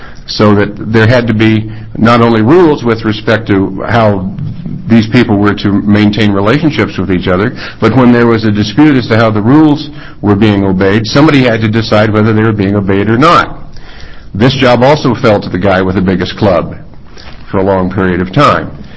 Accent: Ireland; I'm Irish, so the better part of England is a debatable proposition.

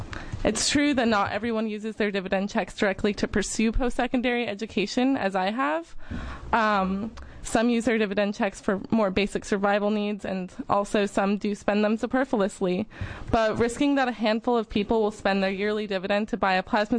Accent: Alaska, United States; now in Oregon, United States; only example I can think of where the people have been able to stand up and win against big oil is in my home state.

